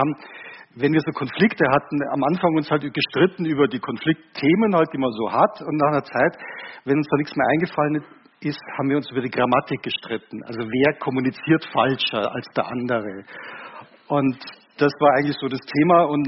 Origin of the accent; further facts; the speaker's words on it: Munich, Bavaria, Germany; Ja, ich komme aus München, aus der Nähe von München.